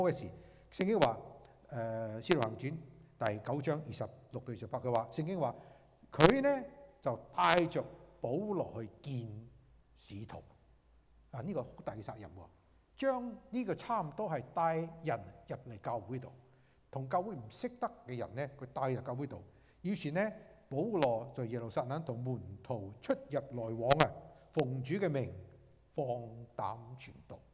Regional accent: Guangdong, China; 我哋廣東人咧，有好多時候有啲咁嘅名都佢嚇

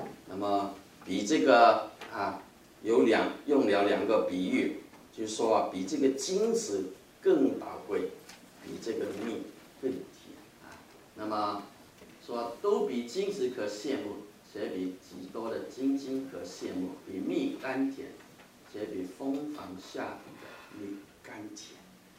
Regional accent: China; 我们中国人都相信，如果你有感冒哈和咳嗽的话，你就喝一点蜜糖的水哈，加一点这个柠檬呢，你就很快就会好的哈，我们都相信的。

